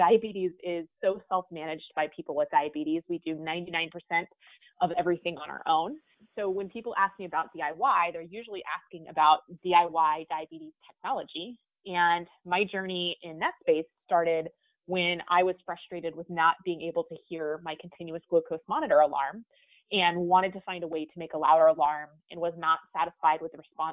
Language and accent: English; United States; But I am American. I live in the United States.